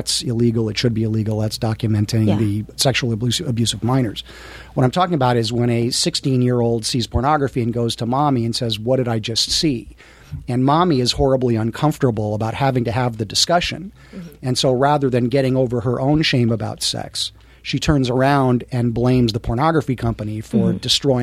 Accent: California, United States; I grew up in the Valley, and on Lancashire Boulevard

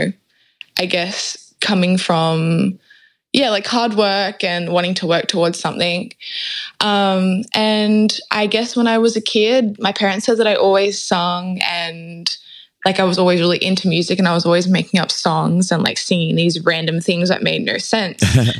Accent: Sydney, New South Wales, Australia; born there; I was born in Sydney, Western Sydney to be exact. I come from, my dad, he was born in Uruguay and moved over to Australia when he was young.

